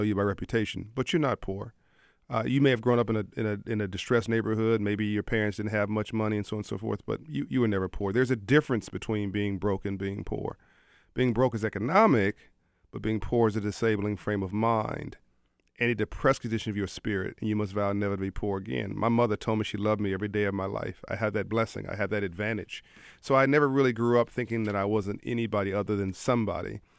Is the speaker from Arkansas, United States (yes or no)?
no; Compton, California, United States; I grew up in Compton, California, in South Central LA.